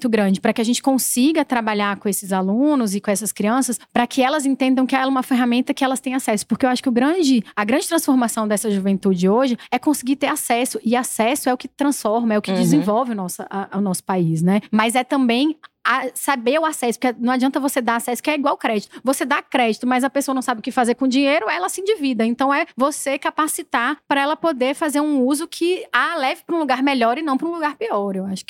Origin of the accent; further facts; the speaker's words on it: Brasília, Federal District, Brazil; E eu nasci em Brasília, né? Nasci e fui criada em Brasília.